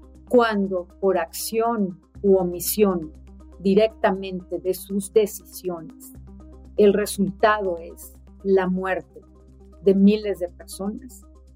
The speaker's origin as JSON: {"language": "Spanish", "town": "Ensenada", "region": "Baja California", "country": "Mexico", "tie": "born or raised there", "also_born_or_lived": "Sonora", "said": "yo soy de Sonora, crecí en Ensenada."}